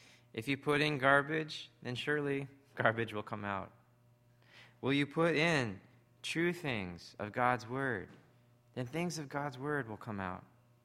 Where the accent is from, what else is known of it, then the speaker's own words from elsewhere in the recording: Edmonton, Alberta, Canada; growing up in Canada, in Edmonton, it gets really cold. You know, it's like minus 20 below freezing, and I'm talking Celsius here as a Canadian.